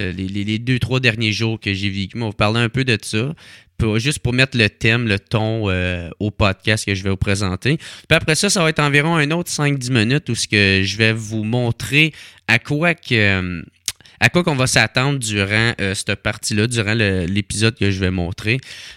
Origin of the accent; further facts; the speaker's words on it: Gatineau, Quebec, Canada; Moi, je viens de Gatineau